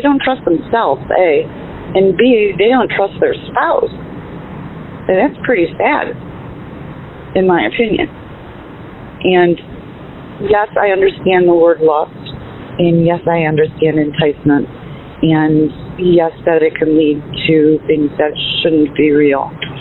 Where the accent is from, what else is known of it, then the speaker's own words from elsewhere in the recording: Michigan, United States; Good afternoon. … I am from Michigan.